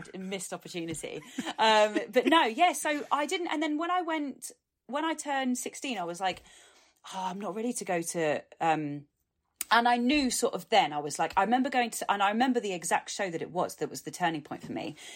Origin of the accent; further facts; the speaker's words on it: Isle of Wight, South East England, United Kingdom; I always went to a Sunday stage school and I grew up on the Isle of Wight.